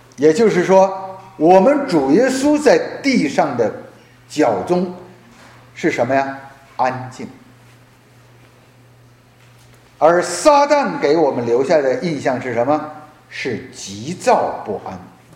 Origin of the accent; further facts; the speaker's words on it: China; now in United States; 我到美国来啊，我发现这么多的这个台湾人啊，我们是大陆人